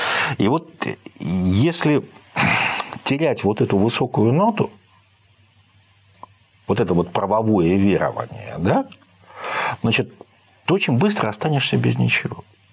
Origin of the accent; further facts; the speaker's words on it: Estonia; Понимаешь, я приехал из Эстонии, у нас 87 тысяч неграждан.